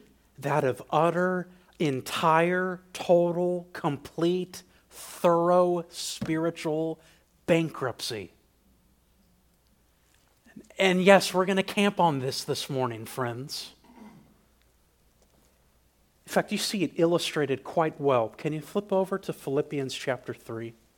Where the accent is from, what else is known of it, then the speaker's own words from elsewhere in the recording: United States; and I'm an American.